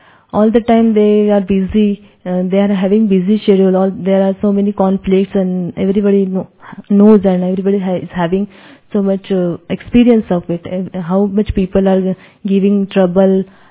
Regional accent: Mumbai, Maharashtra, India; my hometown is Bombay

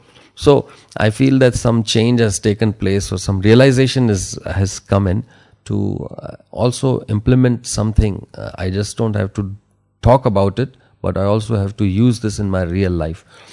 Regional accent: Dubai, United Arab Emirates; Well, I'm from Dubai and I got this opportunity.

